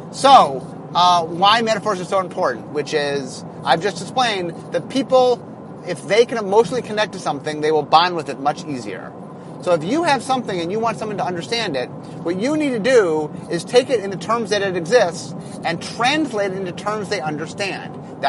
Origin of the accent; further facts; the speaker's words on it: Seattle, Washington, United States; Okay, so I'm from Seattle.